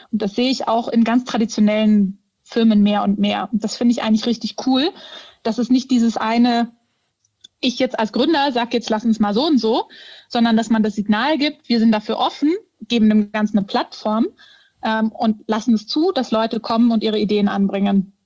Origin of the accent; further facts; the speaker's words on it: Munich, Bavaria, Germany; Meine Heimat, meine alte.